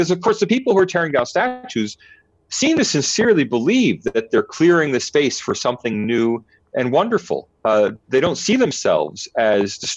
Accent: United States; now in Australia; as an American in Australia

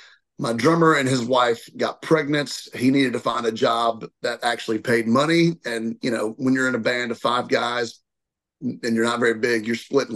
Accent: Murfreesboro, Tennessee, United States; also born or lived in Virginia; So I was born in Virginia. Moved to Tennessee when I was like 6 weeks old, lived in my grandparents. They had an extra house, grew up in the country till I was about four. Then we moved to Murfreesboro, my mom

